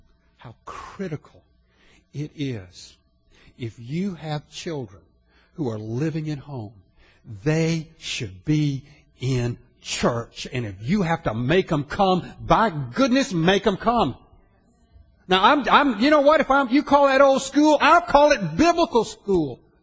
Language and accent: English; Orangeburg, South Carolina, United States; When I was a little boy, growing up in Orangeburg, South Carolina